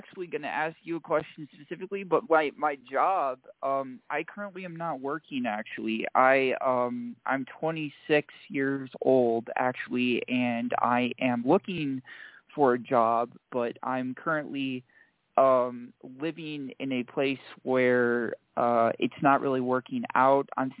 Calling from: Colorado, United States; I'm from Colorado.

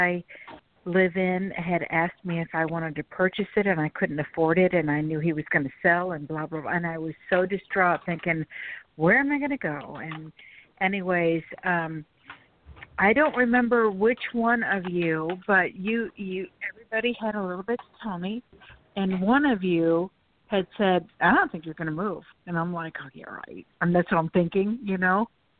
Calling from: Florida, United States; I'm calling you from Florida.

